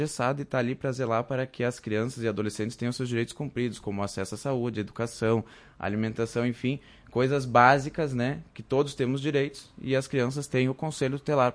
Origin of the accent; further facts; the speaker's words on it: Marau, Rio Grande do Sul, Brazil; eu sou da região sul do estado do Rio Grande do Sul, né? A minha família toda é de Pelotas. Eu vim para Marau com 2 anos de idade, né? E desde então, desde a idade, resido aí, né?